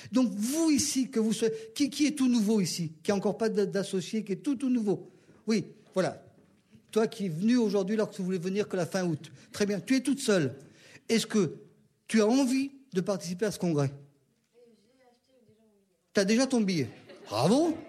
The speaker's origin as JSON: {"language": "French", "country": "France", "said": "Parce que je suis cocorico, je suis français avant tout."}